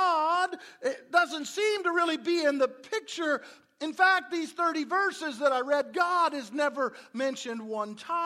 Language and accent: English; Iowa, United States; born there; You know, I was born on the east side of Iowa, not far from Davenport.